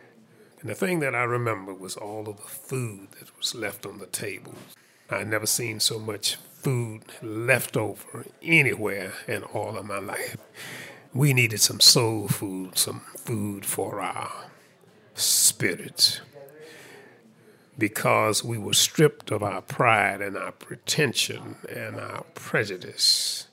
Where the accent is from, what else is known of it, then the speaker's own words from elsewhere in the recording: Dallas, Texas, United States; from Dallas, Texas.